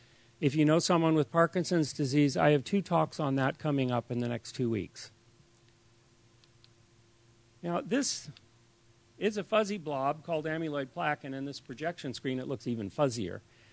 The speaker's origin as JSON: {"language": "English", "town": "San Francisco", "region": "California", "country": "United States", "tie": "born or raised there", "said": "Now, I grew up in San Francisco, and I know it's a foggy place"}